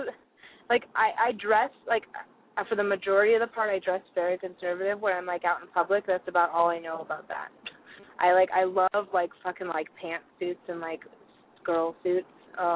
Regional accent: Russia; born there; English is a second language; But maybe it was because I was born in Soviet Russia, so I don't know.

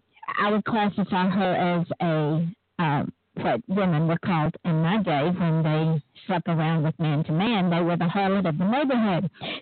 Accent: Southern United States, United States; I'm from the Old South, and in the Old South, when a young girl or a woman hopped from man to man to man, her reputation was that of a harlot or a whore

